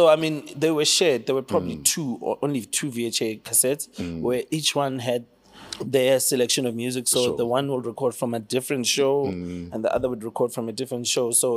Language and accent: English; Sasolburg, Free State, South Africa; So I grew up in Cecilburg. I grew up as a Free Stater.